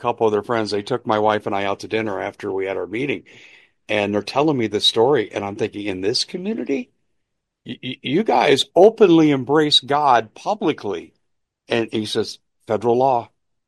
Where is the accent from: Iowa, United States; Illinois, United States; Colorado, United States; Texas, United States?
Colorado, United States; Aurora; I grew up in the Denver area. I grew up in Aurora, Colorado, the home of TDA now, the infamous gang that likes to steal apartments. I grew up there